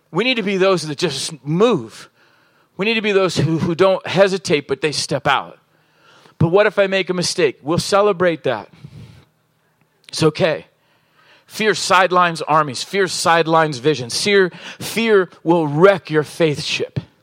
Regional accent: Oceanside, California, United States; also born or lived in Virginia; I mean, I grew up in Oceanside and it's like, these people are, they're interesting. I'm sorry from the East Coast, but I was actually born in Virginia

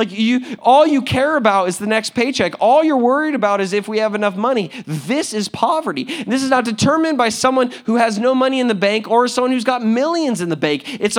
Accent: California, United States; because I'm a Californian home and grown organic, you know, guy. Like I like Southern California food.

